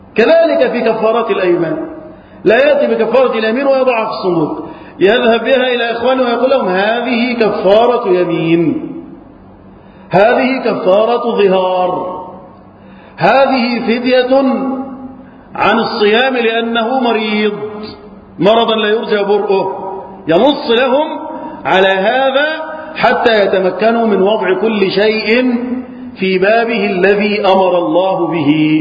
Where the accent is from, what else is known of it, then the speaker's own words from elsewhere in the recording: Egypt; اللهم احفظ بلدنا مصر وسائر بلاد المسلمين من الفتن.